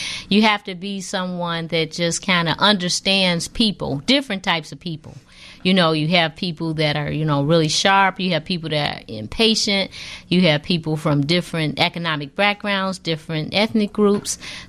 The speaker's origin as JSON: {"language": "English", "town": "Chicago", "region": "Illinois", "country": "United States", "said": "I'm from Chicago. I'm actually from the Woodlawn area."}